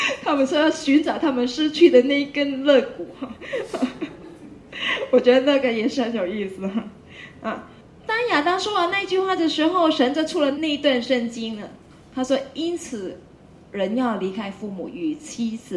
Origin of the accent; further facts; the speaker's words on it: Guangdong, China; accent: Cantonese; 我们广东话就是说你怎么唠叨啊，